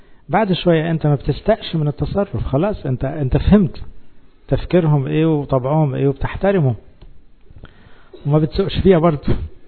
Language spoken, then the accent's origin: Arabic; Egypt; انا مصري مسيحي